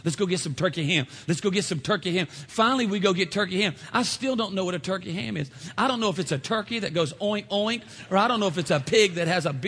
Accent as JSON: {"language": "English", "region": "Louisiana", "country": "United States", "said": "How many know when I roll in with the cooler, they know we from Louisiana? I mean, it's not, they know we're not from Chicago. Hey, from the South."}